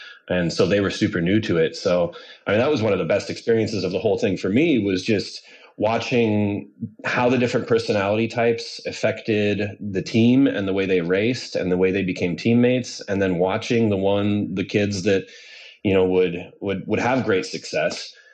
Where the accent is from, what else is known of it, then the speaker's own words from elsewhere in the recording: Boulder, Colorado, United States; I grew up in Boulder, Colorado. I worked in bike shops for as long as I could